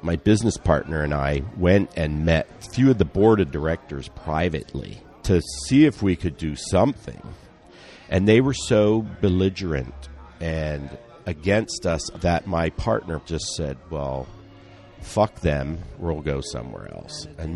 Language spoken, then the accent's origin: English; Pennsylvania, United States; I moved here from Pennsylvania in 1982.